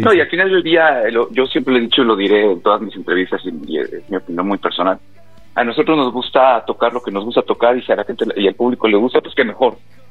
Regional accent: Mexico; para nosotros como mexicanos es un estándar, ¿sabes?

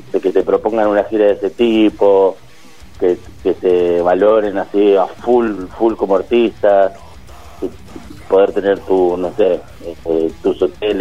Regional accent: Buenos Aires, Argentina; si bien somos de Buenos Aires, el circuito de las ciudades del interior es totalmente diferente al circuito de Cava o de Gran Buenos Aires

